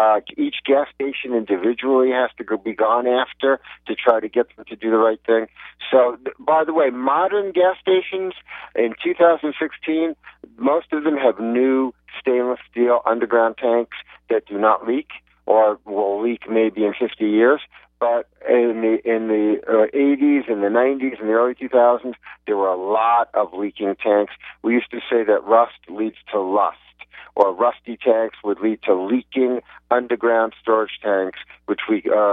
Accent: Connecticut, United States; I know my home state, Connecticut, has had a lot of groundwater contamination from MTBE.

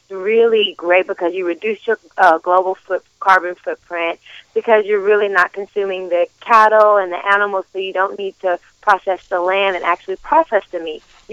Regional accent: Tennessee, United States; I'm from Tennessee. I'm a Southern girl.

